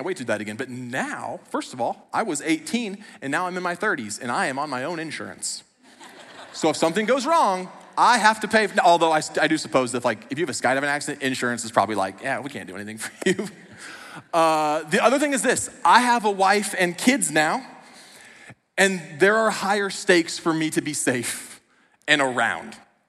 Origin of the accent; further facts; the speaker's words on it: Iowa, United States; moved away as an adult; I moved across the country from Iowa